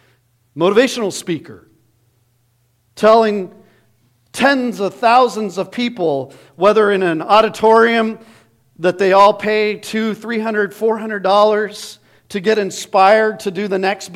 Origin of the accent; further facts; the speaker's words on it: Phoenix, Arizona, United States; It's like I grew up in Phoenix.